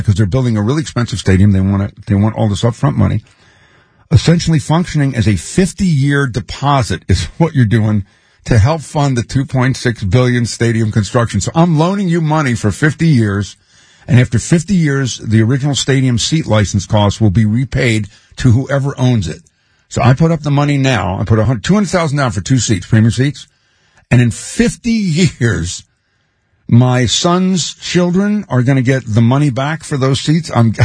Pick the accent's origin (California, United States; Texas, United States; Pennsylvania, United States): Pennsylvania, United States; Philadelphia; I mean, I came from Philly, and the Eagles won the Super Bowl, not the Raiders.